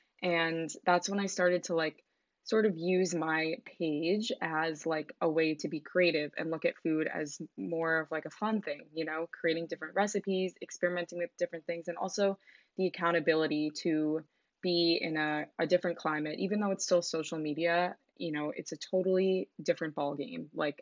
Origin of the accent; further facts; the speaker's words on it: Massachusetts, United States; now in New York, United States; I'm 24 years old. I'm from Massachusetts, but I live in New York right now.